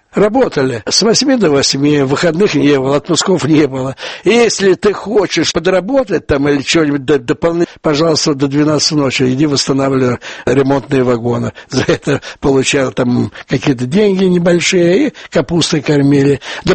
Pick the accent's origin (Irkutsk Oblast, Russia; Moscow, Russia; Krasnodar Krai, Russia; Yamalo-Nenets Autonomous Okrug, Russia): Moscow, Russia; Я коренной москвич. Я родился около Белорусского вокзала, на Миусах. Вся семья у меня, дети мои тоже на Миусах, племянники у меня на Миусах.